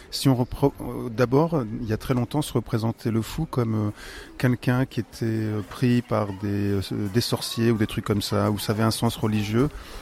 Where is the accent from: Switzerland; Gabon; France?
France; Tours, Centre-Val de Loire; je suis originaire de Tours et j'ai fait le choix de venir dans Loir-et-Cher pour travailler dans la psychothérapie institutionnelle